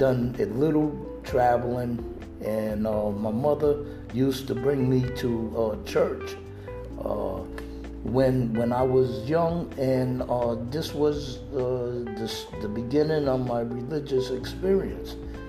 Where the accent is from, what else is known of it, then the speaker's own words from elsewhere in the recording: Hartford, Connecticut, United States; also born or lived in Kankakee, Illinois; I was born in Kankakee, Illinois. At the age of about 7, my mother moved us here to Connecticut, and I lived in Hartford, Connecticut for a large part of my life.